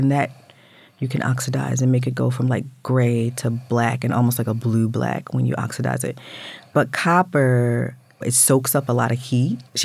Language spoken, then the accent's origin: English; Baltimore, Maryland, United States; Here. Okay, Baltimore cool. And Northern Maryland.